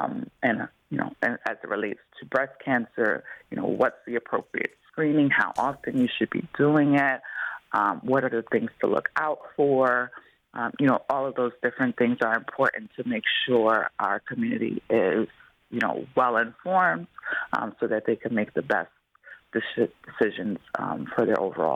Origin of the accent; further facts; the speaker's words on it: Plainfield, New Jersey, United States; I grew up in Plainfield, so I'm very familiar with JFK.